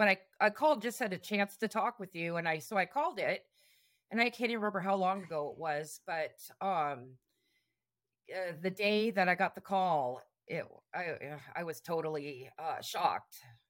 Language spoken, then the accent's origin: English; Wasilla, Alaska, United States; I'm from Wasilla, Alaska.